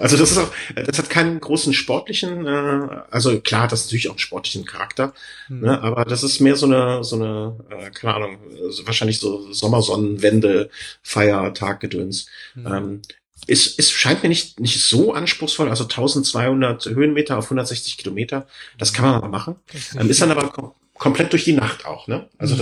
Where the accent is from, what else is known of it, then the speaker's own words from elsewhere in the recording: London, United Kingdom; now in Germany; ich bin aus London und einmal diesen Besuch im Lake District nicht hinausgekommen